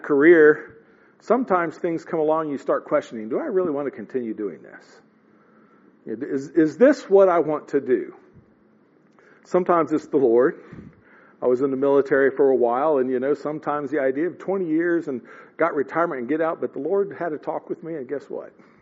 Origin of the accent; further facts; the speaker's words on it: Missouri, United States; I grew up in the Springfield, Joplin, Missouri area.